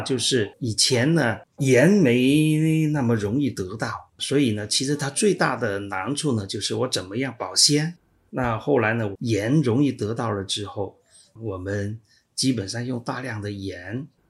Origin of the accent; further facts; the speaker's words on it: Chaoshan, Guangdong, China; 现在到处有很多沿海的地方，从辽宁到宁波到潮汕，我的老家潮汕还有虾酱